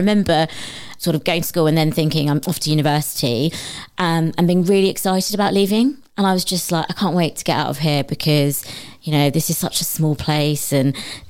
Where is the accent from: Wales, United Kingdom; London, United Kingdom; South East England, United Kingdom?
South East England, United Kingdom; Medway; growing up in Medway, was really interesting and it had a huge impact.